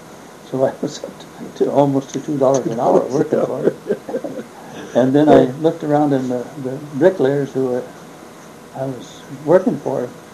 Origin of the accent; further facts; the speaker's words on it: Shepherd, Montana, United States; born there; I was just a farm kid. I do have a close relationship with Billings, though, because I was born in Shepherd.